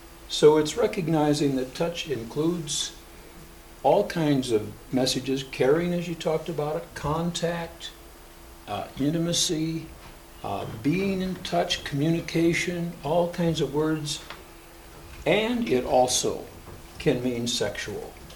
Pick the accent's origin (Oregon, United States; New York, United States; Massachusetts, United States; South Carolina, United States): Oregon, United States; Portland; from Portland, Oregon.